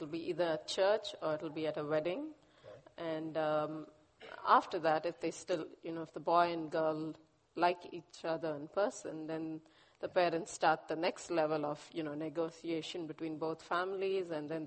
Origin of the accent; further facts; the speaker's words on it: India; Growing up in India, we were used to the concept of an arranged marriage